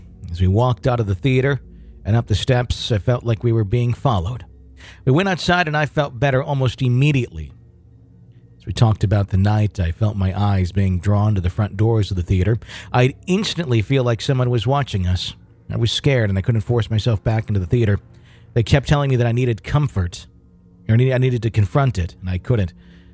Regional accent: Wausau, Wisconsin, United States; I was part of a ghost hunting group in my hometown of Wausau, Wisconsin.

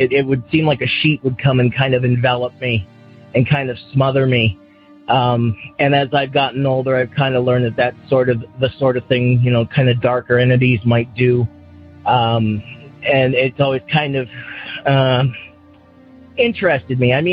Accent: Massachusetts, United States; I'm from Massachusetts.

